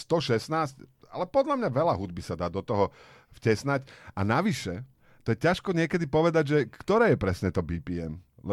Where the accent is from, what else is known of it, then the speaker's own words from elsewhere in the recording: Popudinské Močidľany, Trnava Region, Slovakia; ja som z popudinských Močidlian a my tam tiež máme počasie.